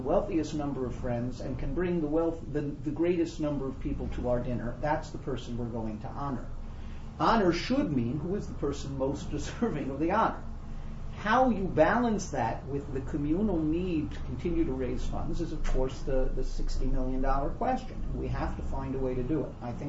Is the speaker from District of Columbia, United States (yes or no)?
no; West Hempstead, New York, United States; I'm very proud that the first of those questions came from my hometown, West Hempstead.